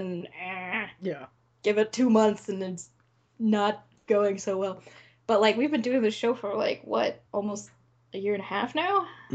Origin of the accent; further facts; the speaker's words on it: California, United States; When I was a child, I grew up in the Redwood Forest.